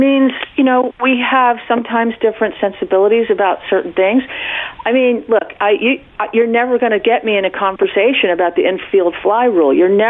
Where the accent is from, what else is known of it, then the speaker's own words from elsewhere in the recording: New York City, New York, United States; I was raised in New York City. I was a private school kid from New York City who ended up, you know, out in California.